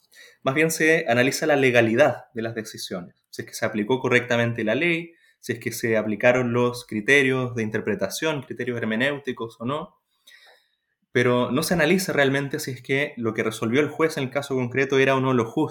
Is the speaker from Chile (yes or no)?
yes; Chile; Soy de Chile, quizá ya lo habrán notado por mi acento.